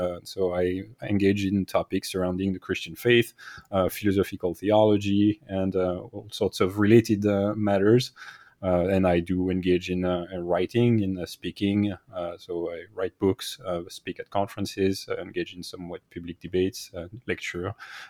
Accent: Île-de-France, France; accent: French; also born or lived in New York; now in United States; So as my accent readily betrays, I am French, but I do live in the United States now

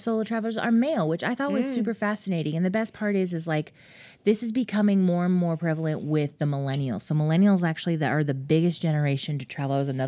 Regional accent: United States; I'm from the States. I'm from Ame

